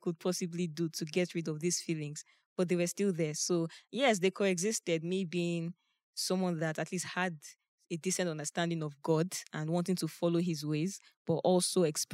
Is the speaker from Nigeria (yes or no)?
yes; Nigeria; Yes, I did.